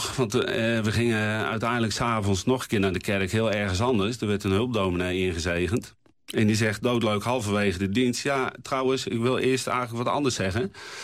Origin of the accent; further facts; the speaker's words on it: Terschuur, Gelderland, Netherlands; Maar ik ben gewoon iemand uit Terschuur. Weet je, klein dorpje.